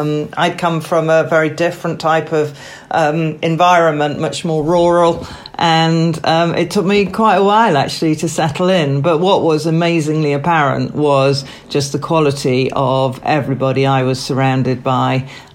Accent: North West England, United Kingdom; Yes, and I only came to King Edward's for sixth form.

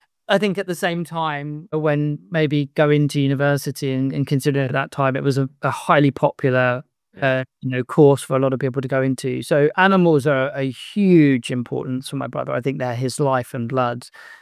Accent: England, United Kingdom; accent: English; also born or lived in United States; So if you can tell from my accent, you'll understand I'm English. And so, yeah, I would say I consider myself as English and grown up predominantly in England.

